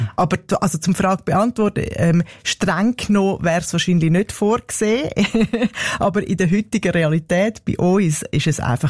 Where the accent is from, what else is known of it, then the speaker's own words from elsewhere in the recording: Switzerland; dass es auch bei uns in der Schweiz muslimische Gemeinschaften gibt